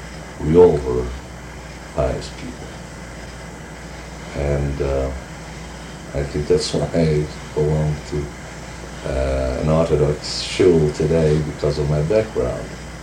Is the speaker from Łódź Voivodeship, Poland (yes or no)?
yes; Lodz, Łódź Voivodeship, Poland; I grew up in Poland, in the city of Lodz.